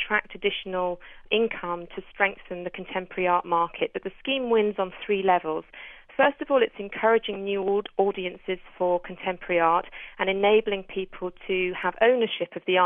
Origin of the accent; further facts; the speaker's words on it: London, United Kingdom; and I'm a Londoner